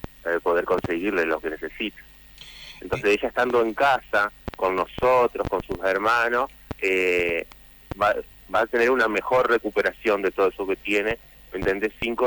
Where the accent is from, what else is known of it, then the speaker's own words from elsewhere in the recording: San Benito, Entre Ríos, Argentina; Sí, nosotros somos de San Benito.